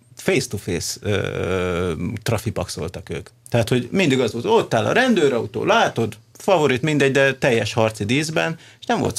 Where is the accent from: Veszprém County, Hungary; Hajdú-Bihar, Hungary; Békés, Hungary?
Békés, Hungary; Szarvas; én azért tótozok, mert én egy tótvidékről származok.